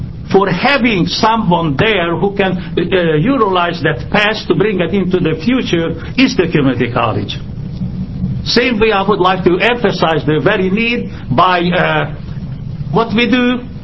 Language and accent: English; Albany, New York, United States; from Albany